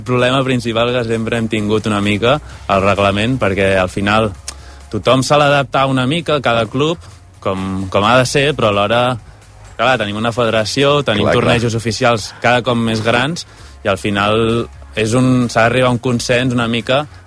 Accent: Centelles, Catalonia, Spain; sempre he jugat des de l'associació d'Osona, que soc de Centelles

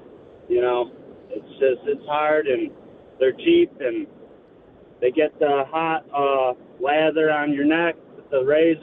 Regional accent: St. Clair Shores, Michigan, United States; So I've been going to the same place my whole life. I grew up in St. Clair Shores.

